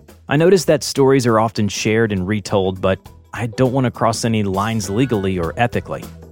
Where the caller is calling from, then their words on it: Fort Lauderdale, Florida, United States; I'm calling from Fort Lauderdale.